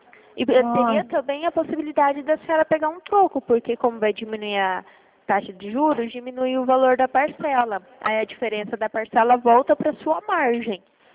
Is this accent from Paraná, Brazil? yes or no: no; Dourados, Mato Grosso do Sul, Brazil; Eu sou daqui de Dourados.